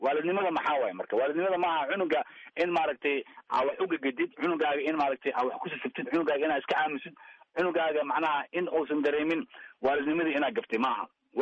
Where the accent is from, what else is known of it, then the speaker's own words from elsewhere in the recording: Mogadishu, Banadir, Somalia; xaafad Island ilaa aniga aan koray aan ku dhashay